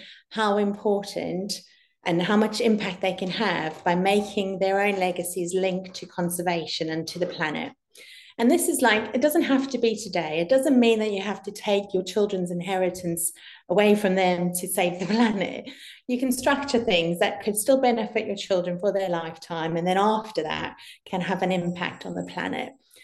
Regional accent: South Africa; Growing up in South Africa, we have massive trees, really big trees, because there's lots of space there.

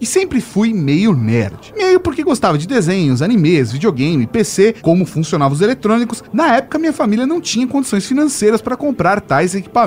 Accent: Itatiba, São Paulo, Brazil; also born or lived in Amparo; Tenho 30 anos, nasci em Amparo, interior de São Paulo, mas morei desde bebê até os 22 anos em Itatiba, também em São Paulo.

